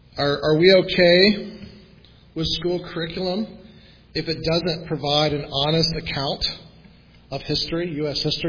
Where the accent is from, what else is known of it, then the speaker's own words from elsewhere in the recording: Jacksonville, Florida, United States; Hey, I grew up in the South in the 80s. I know I did. We didn't even think about it in Jacksonville, Florida.